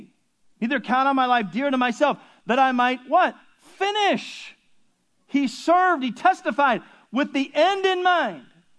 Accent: Philippines; being Filipino, I've always kind of been drawn to Filipinos. Filipinos rule.

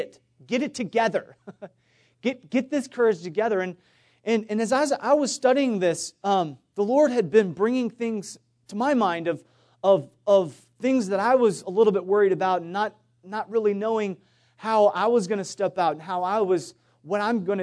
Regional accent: Iowa, United States; I remember I grew up in Iowa, and it's a great place to grow up, great place to move from, and just being honest.

